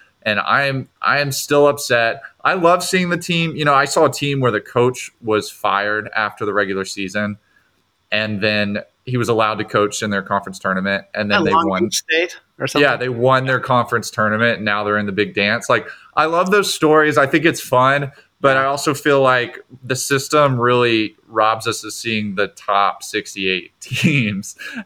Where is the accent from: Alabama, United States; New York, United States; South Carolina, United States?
Alabama, United States; Birmingham; It was last year, and I'm a UAB guy. I'm from Birmingham, and they're in the tournament this year.